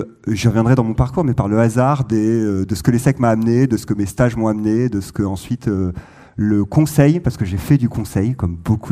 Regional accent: Marseille, Provence-Alpes-Côte d'Azur, France; moved away as an adult; Quand je suis arrivé, moi je viens de Marseille, je suis arrivé en 2011 et je ne me projetais pas du tout.

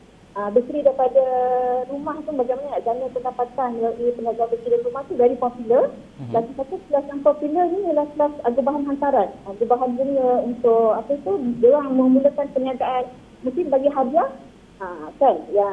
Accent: Kuala Lumpur, Malaysia; Kami daripada Kuala Lumpur pergi belajar ke Kedah, pergi belajar ke Indonesia, pergi belajar ke Thailand untuk cari guru-guru yang terbaik.

